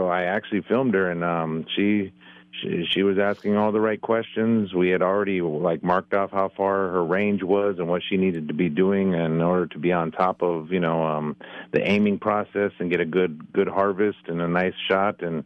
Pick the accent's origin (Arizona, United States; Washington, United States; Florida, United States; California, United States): Arizona, United States; Yuma; born there; I'm actually from the West Coast. I was born in Yuma, Arizona, and my grandfather was a transplant from Minnesota